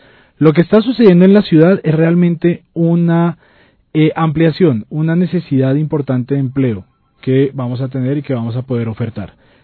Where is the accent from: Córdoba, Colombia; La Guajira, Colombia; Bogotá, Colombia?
Bogotá, Colombia; en la cual podemos querernos como bogotanos y sentirnos orgullosos de lo que tenemos